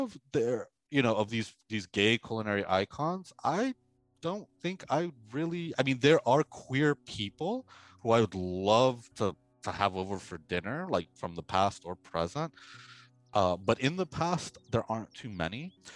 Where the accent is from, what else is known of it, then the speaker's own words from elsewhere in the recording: Miami, Florida, United States; Growing up in Miami, which is like, I think now reaching almost 70% Hispanic or Latino, that's the norm.